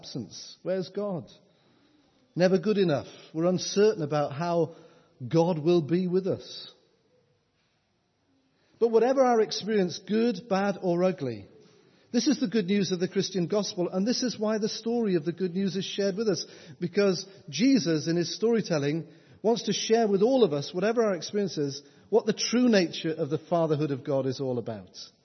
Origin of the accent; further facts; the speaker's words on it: North East England, United Kingdom; I'm a Geordie. It was not my father I was frightened of. It was that matriarchal figure called Mum. Strong Geordie woman.